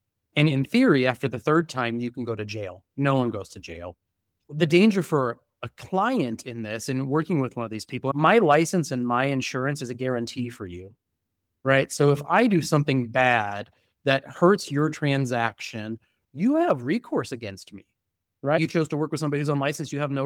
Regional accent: United States; moved away as an adult; I mean, I'm an American.

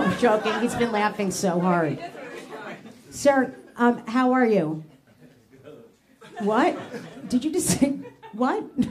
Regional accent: Atlanta, Georgia, United States; It's my birthday. I grew up in Atlanta. I love peaches.

